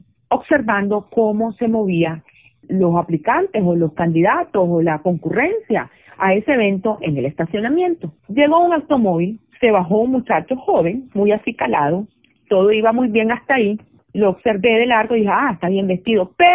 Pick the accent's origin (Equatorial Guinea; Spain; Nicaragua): Nicaragua; en Nicaragua había un cuento que se llamaba Pancho Madrigal y eran unas anécdotas de allá de mi tierra, donde yo soy del norte, porque yo soy norteña y los norteños somos como muy pintorescos.